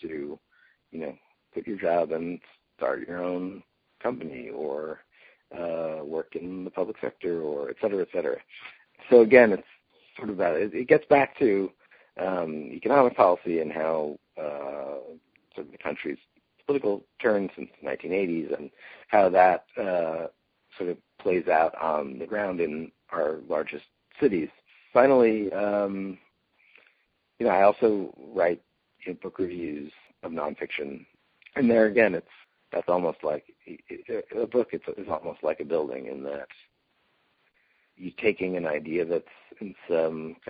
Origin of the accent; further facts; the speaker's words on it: New York, United States; growing up in the New York area, the idea that a city could really be beautiful was not in my frame of reference.